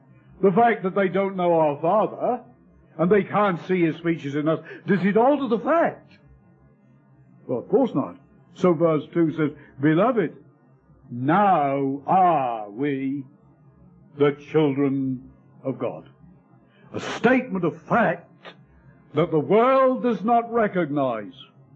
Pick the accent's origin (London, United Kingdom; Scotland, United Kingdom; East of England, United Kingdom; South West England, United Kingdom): East of England, United Kingdom; Ipswich; One of the times I went down home to my hometown of Ipswich, I was going along the street